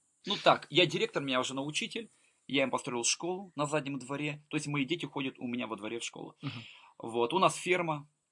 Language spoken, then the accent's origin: Russian; Odesa Oblast, Ukraine; born there; Я родился в Украине, в Одесской области, в 1979 году. Родился в многодетной семье. Второй в семье, первый из мальчиков.